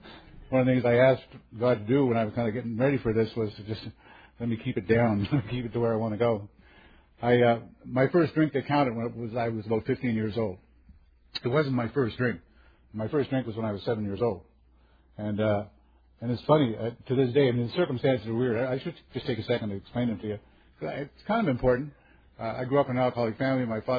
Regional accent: East Coast, Canada; I live on the East Coast. I keep forgetting, you know, we're from all over the world. I grew up on the East Coast of Canada.

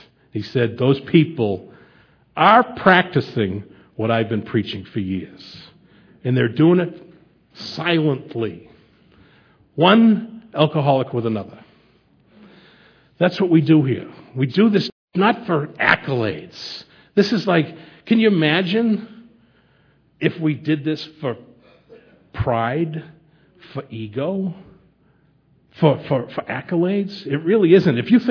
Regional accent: Boston, Massachusetts, United States; Where are you from? I'm from Boston. And then they made me say every word that ended with ah, right?

